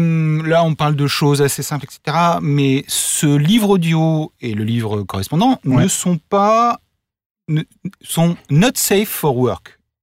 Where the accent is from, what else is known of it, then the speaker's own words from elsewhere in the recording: Paris, Île-de-France, France; Et moi je suis un Parisien qui est parti vivre en province.